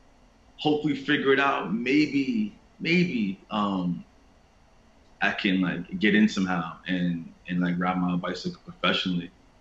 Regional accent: Queens, New York, United States; Growing up in Queens, bro, like, we rode bikes all the time, just as kids, as a mode of transportation, as a source of fun.

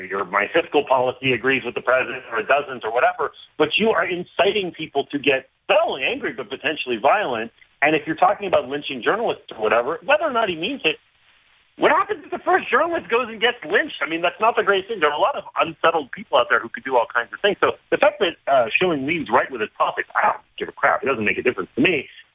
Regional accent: Canada; now in United States; As a Canadian living on this side of the border, I feel like my eyes are open to America.

